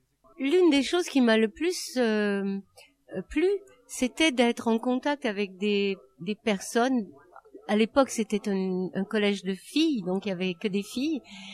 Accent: Quebec, Canada; c'était en tant que Québécoise, puisque c'était mon pays

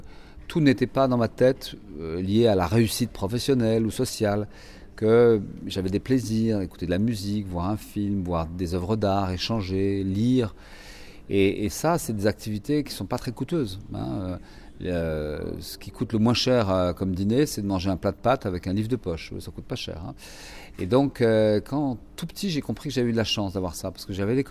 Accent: France; Je suis français

